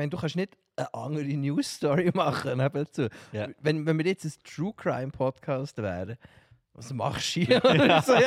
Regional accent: Switzerland; als Schweizer sind wir recht verschont geblieben.

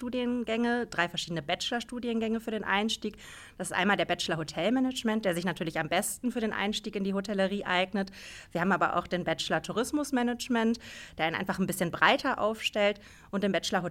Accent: North Rhine-Westphalia, Germany; Ich komme selber aus Nordrhein-Westfalen

